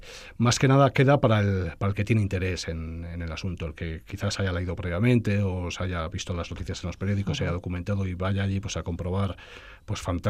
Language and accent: Spanish; Galicia, Spain; El wolframio se extraía muy cerca de mi pueblo, hay una mina abandonada de wolframio, y se extraía en Galicia